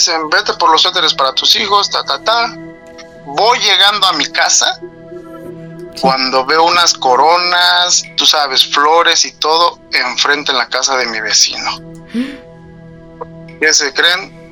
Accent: State of Mexico, Mexico; Soy del estado de México.

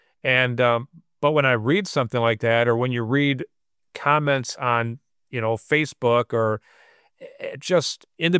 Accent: Racine, Wisconsin, United States; when I first started my career in law enforcement, I worked for the Racine Police Department, my hometown.

